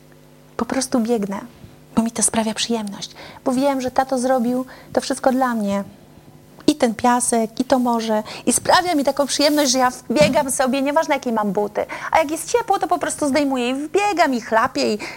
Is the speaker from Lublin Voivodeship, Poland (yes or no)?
no; Gdańsk, Pomeranian Voivodeship, Poland; Pochodzę w ogóle z Gdańska, już tam nie mieszkam.